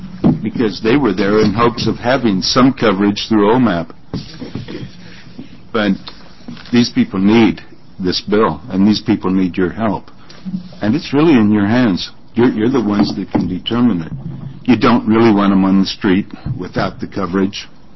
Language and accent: English; Salem, United States; I talked to many people in a place here in town called Hope, and I'm from Salem.